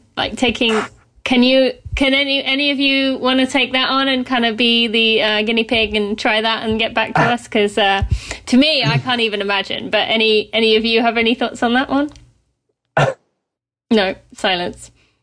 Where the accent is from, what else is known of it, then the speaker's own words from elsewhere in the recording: United Kingdom; now in Lexington, United States; So because I'm British, does that mean I get an advantage even though I live in Lexington?